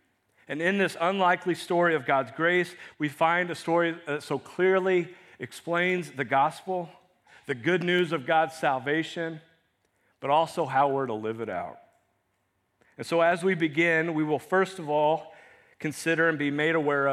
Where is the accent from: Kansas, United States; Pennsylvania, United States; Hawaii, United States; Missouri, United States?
Missouri, United States; I'm from Central Missouri, all right?